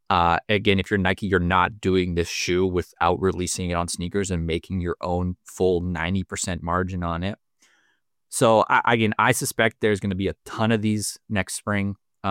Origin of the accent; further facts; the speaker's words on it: Canada; And I'm just making sure, as a Canadian, the price I'm seeing here is not shipped to Canada with tariffs and all that stuff.